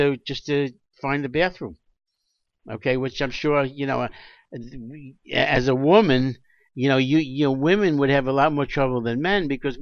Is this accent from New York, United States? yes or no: yes; Brooklyn, New York, United States; I know I grew up in Brooklyn.